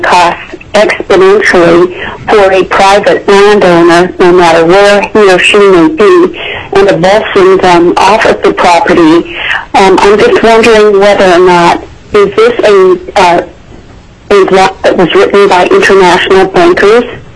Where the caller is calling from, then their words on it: Anchorage, Alaska, United States; I'm calling from Anchorage, Alaska